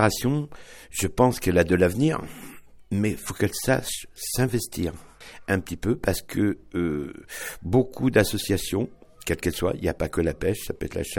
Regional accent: Normandy, France; Alors, je suis natif de Normandie et mon père était pêcheur.

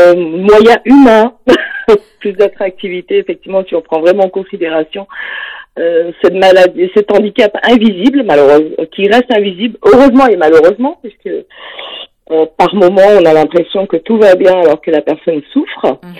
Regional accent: Barreau, Auvergne-Rhône-Alpes, France; now in Voiron, France; Et sinon, moi, je viens de l'autre côté de la vallée du Brézégodon, du côté de Pontcharra-sur-Bréda, une petite commune qui s'appelle Barreau, notamment qui est connue pour son fort, pas loin de Chambéry. Et du coup, je viens de là-bas.

